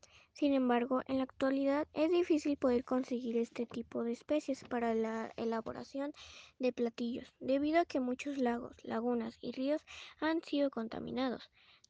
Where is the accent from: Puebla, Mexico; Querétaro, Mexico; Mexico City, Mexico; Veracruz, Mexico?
Veracruz, Mexico; soy del estado de Veracruz